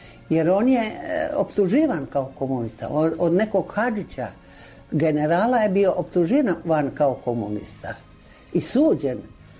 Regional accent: Piperi, Montenegro; born there; Ja sam rođena u Pipere. Ja sam 1917. rođena. Ja sam iz seljačke porodice.

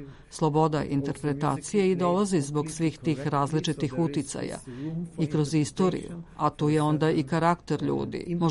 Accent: Vienna, Austria; ja sam odrastao u Beču. Moji roditelji su se tu preselili kad mi je bilo 3 godine i od tada živim tamo.

